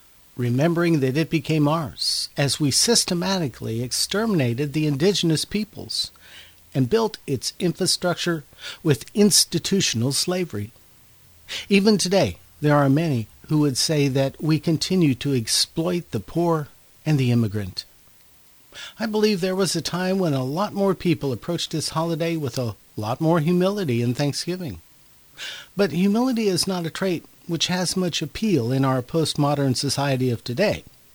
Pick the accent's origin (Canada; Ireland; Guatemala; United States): United States; especially as an American, this text from today's lesson can be a bit confusing to us